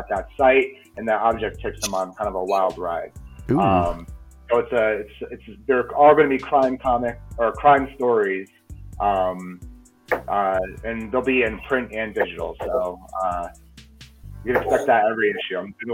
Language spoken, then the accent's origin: English; Connecticut, United States; now in Reno, United States; I'm from Connecticut, man. I'm like the East Coast guy.